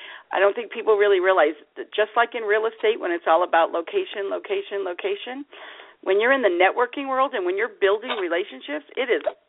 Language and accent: English; Las Vegas, Nevada, United States; So back in the day, many, many years ago, in Las Vegas, so I'm from Las Vegas